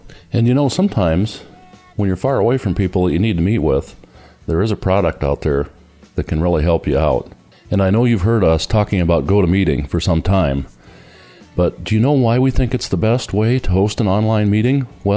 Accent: Coopersville, Michigan, United States; I'm from Western Michigan, a small town called Coopersville, Michigan. That's where I hail from.

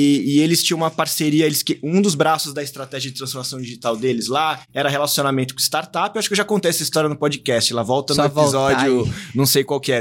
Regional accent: São Paulo, Brazil; E aí voltei pra São Paulo, sou daqui de São Paulo capital.

